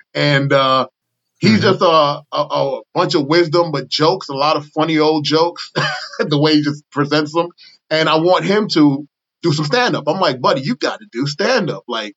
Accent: Brooklyn, New York, United States; now in Washington, D.C. area, United States; I mean, I'm from New York, Brooklyn. That was where I was raised. I am Panamanian, but I was raised in Brooklyn, New York. And when I moved here, I tell everyone it did save my life.

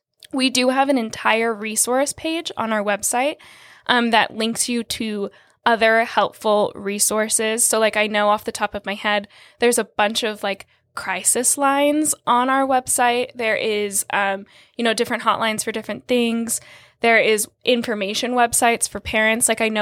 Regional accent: Tucson, Arizona, United States; I'm so blessed to be here, born and raised in Tucson, and I love it with my whole heart.

